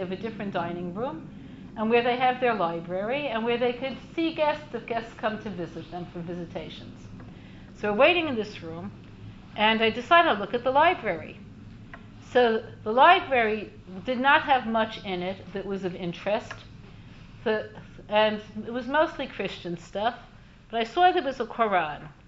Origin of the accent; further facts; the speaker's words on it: Brooklyn, New York, United States; People steal. I'm from Brooklyn.